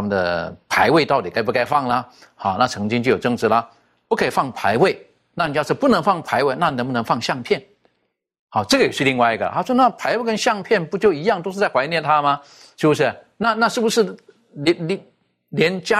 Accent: China; 我们中国人就会一个习惯

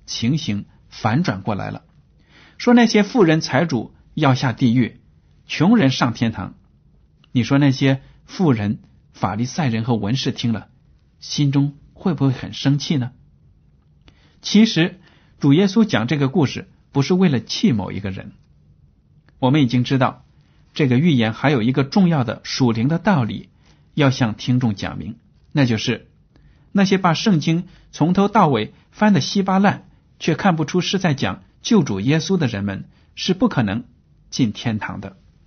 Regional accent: China; 这种讲法和我们中国人讲的那种善有善报、恶有恶报是非常的相似的

